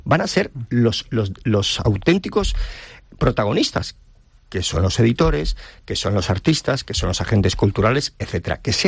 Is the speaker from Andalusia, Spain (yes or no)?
no; Valencian Community, Spain; una pérdida de nuestra identidad como valencianos.